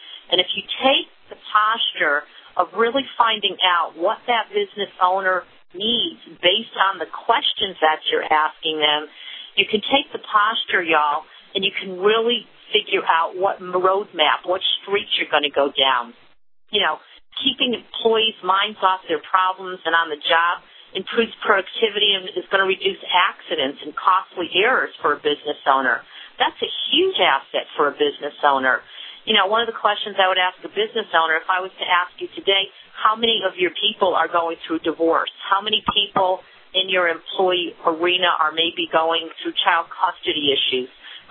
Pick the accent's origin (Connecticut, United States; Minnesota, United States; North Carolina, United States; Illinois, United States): Connecticut, United States; now in Atlanta, United States; I'm originally from Connecticut, moved to Atlanta, Georgia in 2000